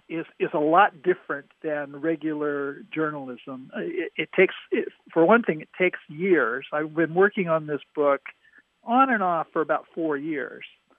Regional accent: Washington, United States; And I grew up in Eastern Washington, which is, people don't know, Washington State is sort of cut in half by the Cascade Mountains.

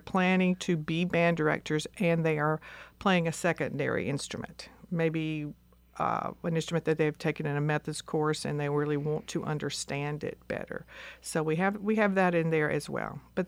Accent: South Carolina, United States; I actually grew up in South Carolina and got my bachelor's degree at University of Georgia in music education.

